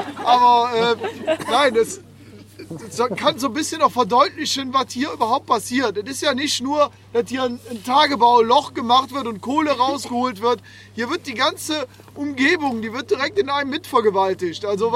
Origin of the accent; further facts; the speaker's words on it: Kuckum, North Rhine-Westphalia, Germany; born there; Ich bin hier geboren, mein Opa ist hier geboren, väterlicherseits komme ich dann eher aus Hochneukirch, aber meine Familie ist hier in Kuckum viele Jahre, Jahrzehnte verwurzelt.